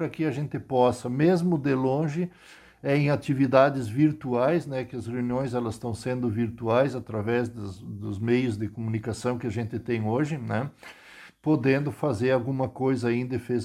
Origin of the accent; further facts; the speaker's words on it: Brazil; é óbvio que quem perde somos nós, né, brasileiros